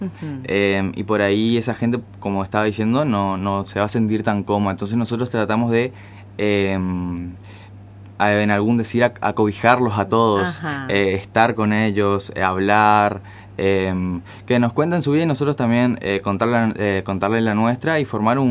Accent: Argentina; Son parte fundamental de nuestra patria, de nuestra historia como argentinos.

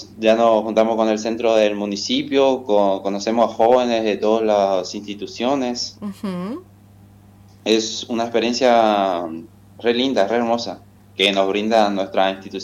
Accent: Dos de Mayo, Misiones, Argentina; Y yo sí soy de 2 de mayo, de la chacra.

